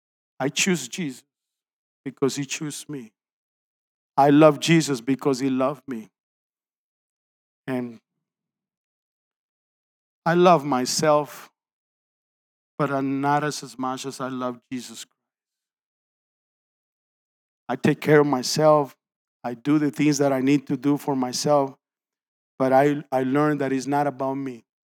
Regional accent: Colombia; English is a second language; And I grew up in Colombia, South America. My dad was the richest man in town.

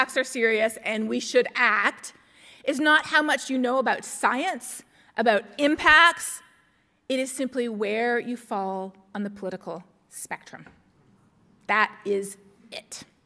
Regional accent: Canada; now in Texas, United States; Then, in addition to being a scientist and doing global weirding and living in Texas and being Canadian, I am also a lead author on the National Climate Assessment.

